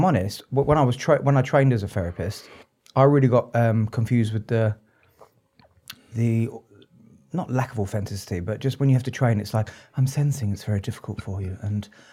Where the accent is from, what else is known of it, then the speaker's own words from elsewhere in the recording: Southend-on-Sea, East of England, United Kingdom; I was born and raised in Southend. You know, Southend-on-Sea, born and raised there, have an Irish mother and a Cypriot dad, Turkish Cypriot dad.